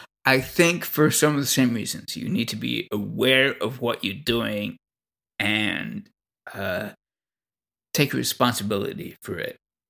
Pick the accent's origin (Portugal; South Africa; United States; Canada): Canada; Right. I'm Canadian.